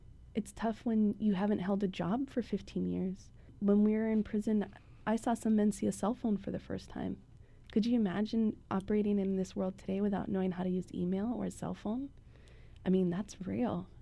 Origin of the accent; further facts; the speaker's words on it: Hawaii, United States; I might be spending some time in Vegas, as many Hawaiians do, and as I have as a Hawaiian.